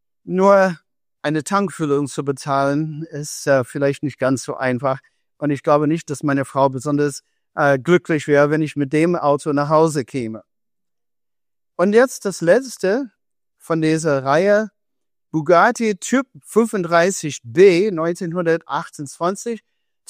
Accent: Ebersbach, Germany; ich komme hier aus Ebersbach und ich bin begeistert von Autos, wie Sie auch

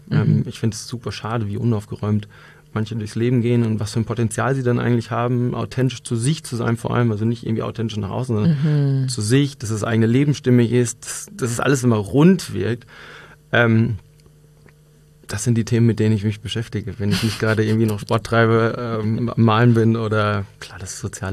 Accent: North Rhine-Westphalia, Germany; now in Munich, Germany; auch Wahlmünchner, ich bin eigentlich in der NRW groß geworden.

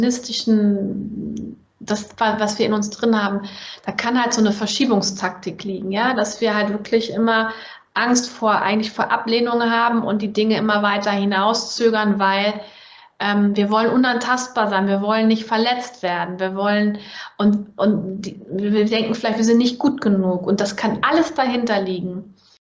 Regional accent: Germany; accent: German; Und stell dir vor, ich als Deutsche mit deutschem Akzent hätte dann das vermasselt.

